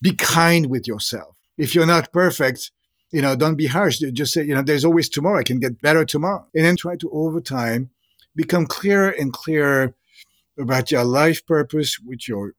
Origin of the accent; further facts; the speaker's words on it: France; moved away; I did not grow up in this country. I grew up in France.